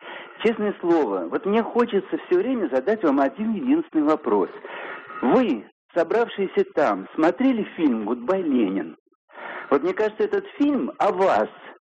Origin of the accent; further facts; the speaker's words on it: Moscow, Russia; я из Москвы.